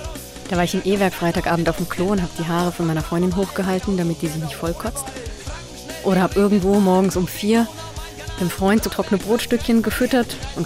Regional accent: Bavaria, Germany; Ich bin aufgewachsen in Oberfranken

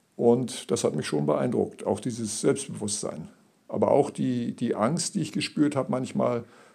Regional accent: Germany; Ich bin ja in der DDR aufgewachsen, ich kenne also eine kommunistische Diktatur und bin auch dort verfolgt worden wegen meiner Umweltarbeit durch den Staatssicherheitsdienst.

